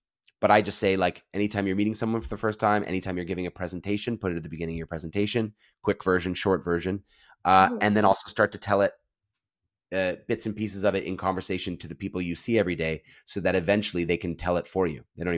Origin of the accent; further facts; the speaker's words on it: Pennsylvania, United States; I grew up in Bucks County.